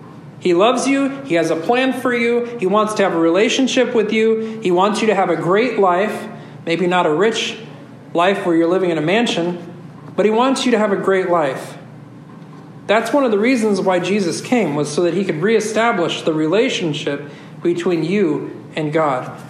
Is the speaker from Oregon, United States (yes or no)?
yes; Rockwood, Oregon, United States; I was born and raised in Rockwood most of my life, which is a humble state, humble area. It's a lower socioeconomic.